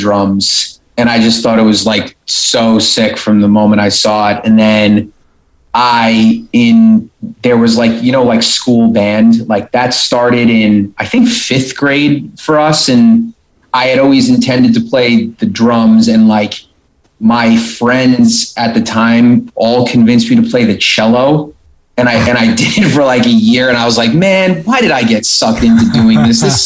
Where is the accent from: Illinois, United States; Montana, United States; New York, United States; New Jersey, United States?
New York, United States; Smithtown; Yeah, born and raised. I'm from Smithtown, which is kind of like dead center Long Island, North Shore-ish.